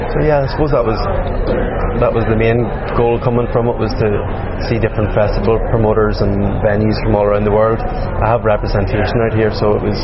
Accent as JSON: {"language": "English", "region": "Northern Ireland", "country": "United Kingdom", "said": "Yeah, I suppose, I'm from County Armagh originally."}